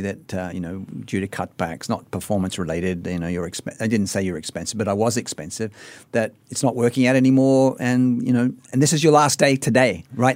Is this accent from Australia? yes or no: yes; Australia; and I'm from Australia, as you know